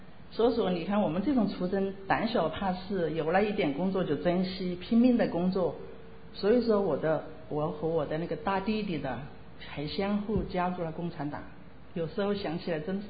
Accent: China; 当然我作为一个中国人，我还是爱我的祖国

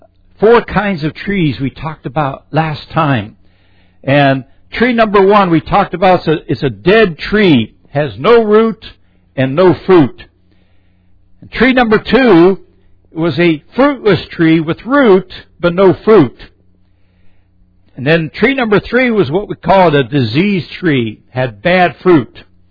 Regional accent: Pennsylvania, United States; I'm from Pennsylvania, which is way up north. We get lots of snow up there.

